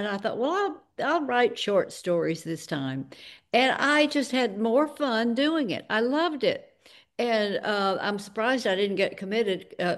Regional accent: Birmingham, Alabama, United States; now in New York City, United States; When I was younger, and I was growing up in Birmingham, Alabama, and I would take the train.

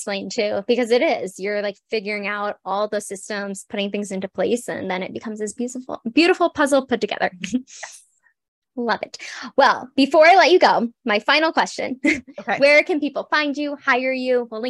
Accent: Florida, United States; I'm from Florida, so like I used to see them all the time.

